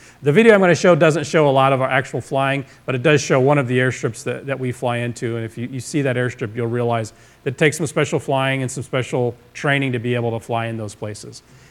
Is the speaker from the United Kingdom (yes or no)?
no; Ohio, United States; Andy and I grew up here in Van Wert County. I'm from over on the state line. Had an Ohio City address, even though I lived over near Wren.